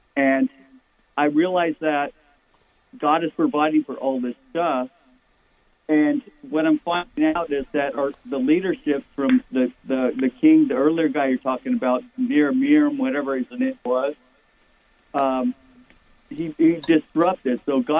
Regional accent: Del Mar, California, United States; Hi, hey, Gene. I'm from Del Mar.

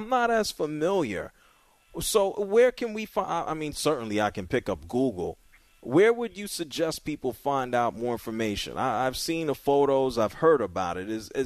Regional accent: New York, United States; Man, I grew up in New York, man. I ain't looking for nobody else's pizza.

